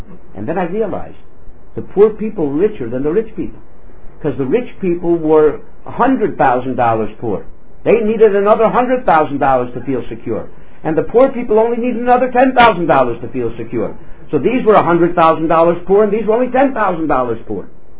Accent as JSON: {"language": "English", "town": "Miami", "region": "Florida", "country": "United States", "moved": "yes", "said": "I come from Miami originally. And in Miami, they had something unique that I don't know if they have other places in the world."}